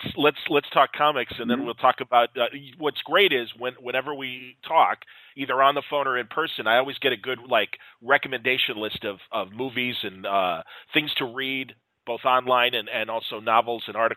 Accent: Wilmette, Illinois, United States; because I grew up in Wilmette, the town right next door

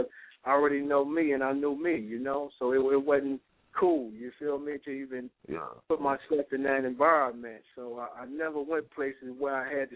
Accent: Detroit, Michigan, United States; I was raised and born in Detroit, Michigan, one of the worst ghettos in the city of Detroit.

